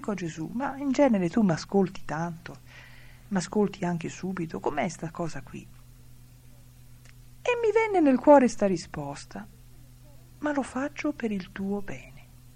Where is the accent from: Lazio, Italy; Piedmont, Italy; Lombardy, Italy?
Lazio, Italy; Rome; a un'oretta da Roma, perché io sono romana, anche se mia mamma era lombarda, ma aveva sposato un romano